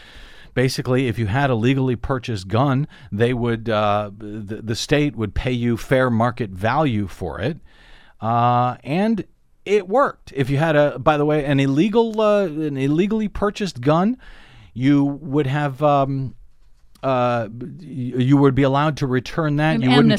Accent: Missouri, United States; Looking at here in the U.S., for example, where Missouri, my home state, back in 2007, repealed its law requiring a permit to purchase a firearm.

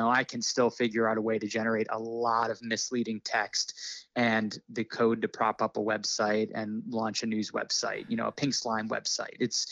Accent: St. Petersburg, Florida, United States; Completely out of thin air, completely fake news stories about my hometown of St. Petersburg and our baseball team, the Rays.

